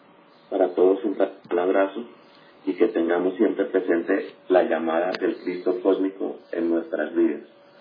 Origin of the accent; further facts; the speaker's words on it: Colombia; now in Spain; Yo soy de Colombia y llevo viviendo 18 años en España.